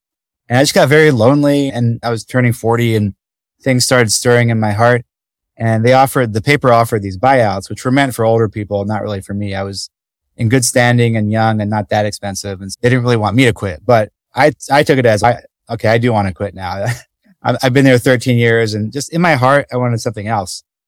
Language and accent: English; Belgium; I grew up overseas in Belgium, and both my parents were classical musicians, and we had no television.